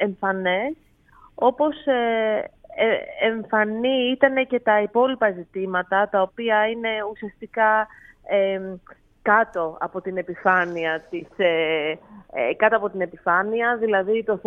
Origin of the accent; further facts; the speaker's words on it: Greece; also born or lived in Kenya; δεν είμαι από την Κένια προφανώς, είμαι Ελληνίδα, έζησα όμως πολλά χρόνια στην Κένια. Στις αρχές της δεκαετίας του 2000, δηλαδή πήγα εκεί το 2003 προς 4 και έμεινα αρκετά χρόνια